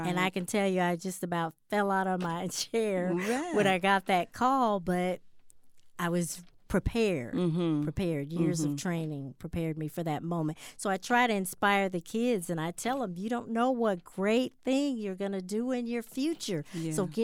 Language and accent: English; Denver, Colorado, United States; I grew up in Denver, went to elementary school.